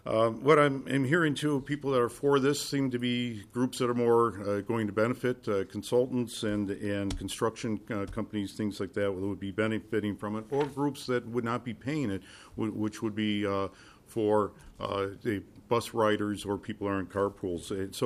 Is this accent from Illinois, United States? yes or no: yes; Chicago, Illinois, United States; I grew up in Chicago. I'm old enough to remember that the tollways were just temporary until they could pay off the investment.